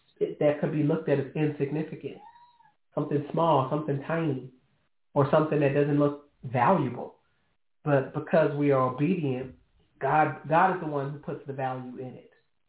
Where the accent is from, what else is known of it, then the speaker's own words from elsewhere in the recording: California, United States; I'm from California, too.